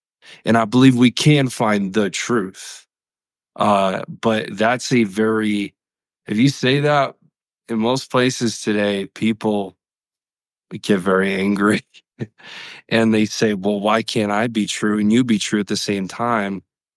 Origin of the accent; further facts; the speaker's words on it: Connecticut, United States; now in Colorado, United States; I live in Colorado, United States. It's beautiful here. I love it. I was raised in Connecticut.